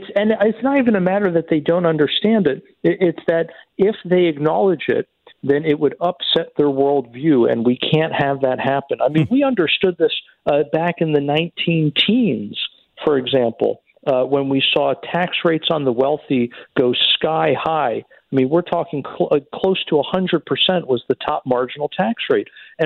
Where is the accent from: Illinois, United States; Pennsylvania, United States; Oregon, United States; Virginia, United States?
Pennsylvania, United States; Philadelphia; Again, I'll use my hometown of Philly as an example.